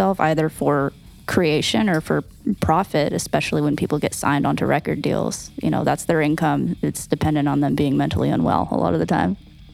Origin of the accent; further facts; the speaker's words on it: Seattle, Washington, United States; I grew up in Seattle, and that shit sucks.